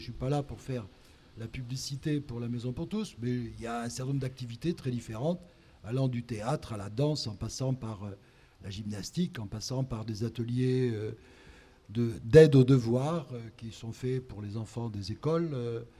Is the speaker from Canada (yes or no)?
no; Lille, Hauts-de-France, France; born there; Je suis né à Lille. Ouais. Mais devenu méditerranéen